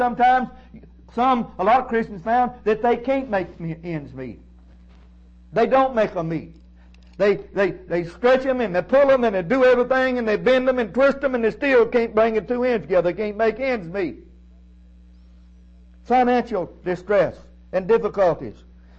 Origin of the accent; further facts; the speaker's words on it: Tallahassee, Florida, United States; I'm a homeboy. I'm a hometown boy. I'm from Tallahassee.